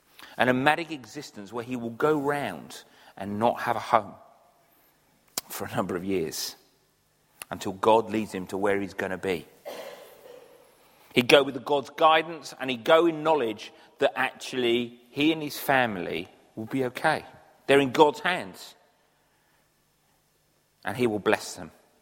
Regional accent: Crowborough, South East England, United Kingdom; Trouble is, when you say we're from Crowborough, it goes, where? And you say, south of Tunbridge Wells.

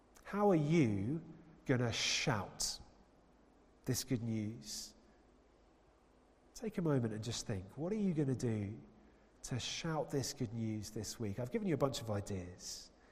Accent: United Kingdom; Now look, we're British, so maybe don't actually raise your voice at people.

